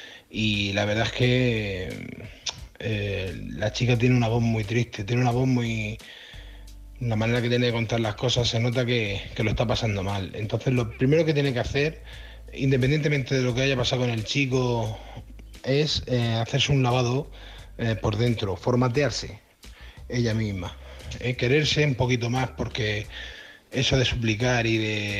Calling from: Murcia, Region of Murcia, Spain; de Murcia

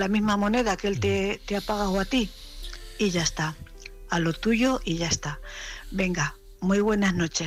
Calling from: Cuenca, Castilla-La Mancha, Spain; corresponsal de Cuenca.

